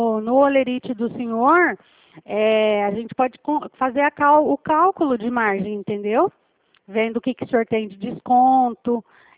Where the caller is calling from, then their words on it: Presidente Prudente, São Paulo, Brazil; Eu falo de Presidente Prudente